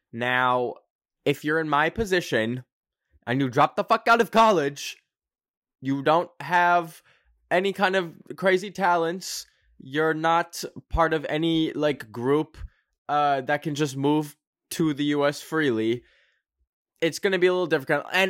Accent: Canada; And I am a Canadian. I am not an American.

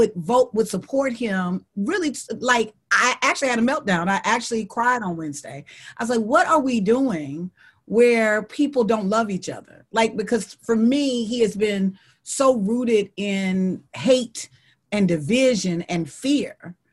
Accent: Alabama, United States; I'm from Alabama, right? So I can tell you a little bit about voter suppression.

